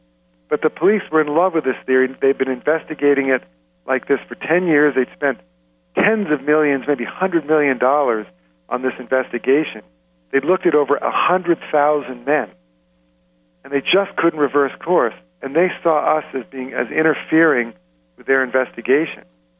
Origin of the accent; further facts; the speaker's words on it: United States; But I'd always felt, you know, being an American, and, you know, I'm fairly well known.